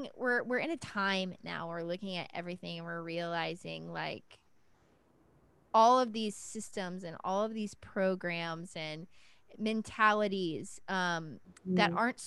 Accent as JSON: {"language": "English", "region": "the South", "country": "United States", "tie": "born or raised there", "said": "I remember thinking growing up in the South that it wasn't okay for a white woman to marry a black man"}